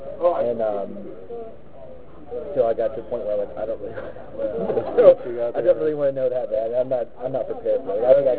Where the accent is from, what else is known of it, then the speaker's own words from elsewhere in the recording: Brooklyn, New York, United States; I grew up in Brooklyn, I saw really tough people